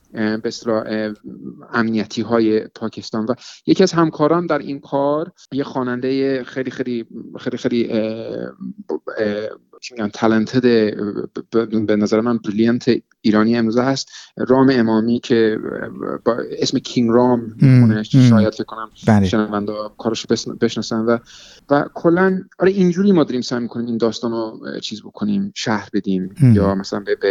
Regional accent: England, United Kingdom; شنونداتون شاید از لهجه من به اصطلاح بفهمن که من یعنی یه رگم ایرانیه، یه رگ انگلیسی. در شمال انگلیس بزرگ شدم و مادرم یعنی انگلیسیه، پدرم ایرانیه

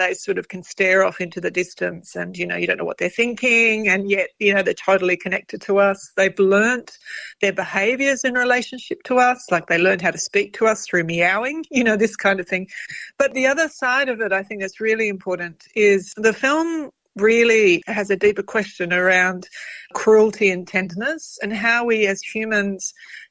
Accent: Australia; because I am Greek and because I am Australian

